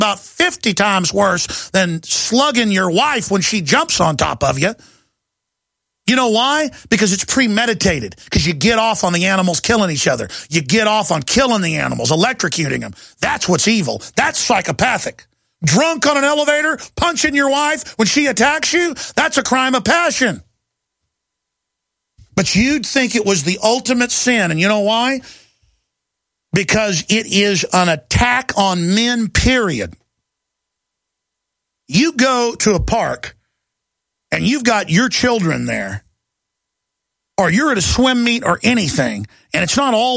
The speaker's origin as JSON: {"language": "English", "town": "Dallas", "region": "Texas", "country": "United States", "tie": "born or raised there", "also_born_or_lived": "Austin", "said": "I've run into and known a lot growing up in Dallas and then in Austin, a lot of former Dallas Cowboys and the rest of them."}